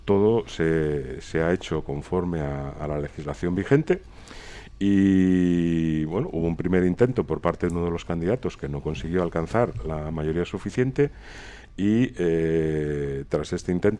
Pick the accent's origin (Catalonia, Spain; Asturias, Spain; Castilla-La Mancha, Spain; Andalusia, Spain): Asturias, Spain; como asturianos, pues, evidentemente, contar con un gobierno siempre es bueno para Asturias